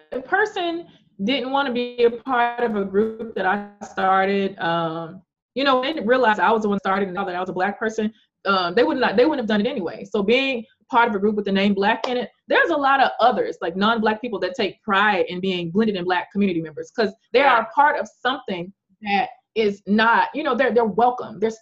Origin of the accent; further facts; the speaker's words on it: Memphis, Tennessee, United States; except for me as a little 8-year-old growing up in Memphis, Tennessee. I knew one person of royalty that looked like me.